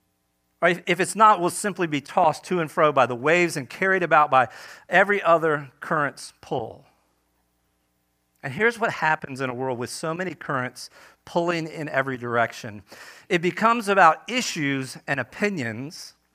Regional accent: East Coast, United States; Now, I'm from the East Coast

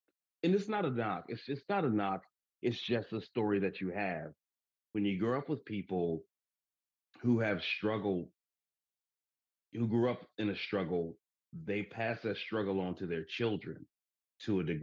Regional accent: Pittsburgh, Pennsylvania, United States; And I live in, you know, I'm from Pittsburgh. And so being a confident brother in this town, it irritates the fuck out of people

